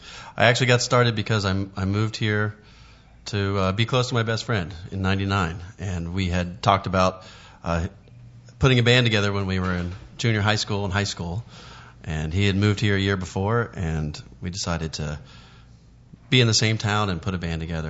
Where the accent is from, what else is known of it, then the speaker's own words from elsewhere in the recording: Chapel Hill, North Carolina, United States; I did. I grew up in North Carolina.